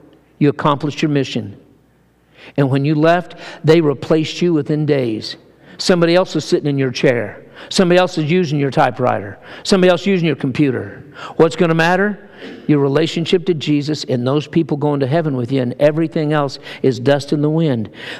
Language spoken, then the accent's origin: English; Kentucky, United States; I come from Kentucky, and we think basketball is the deal.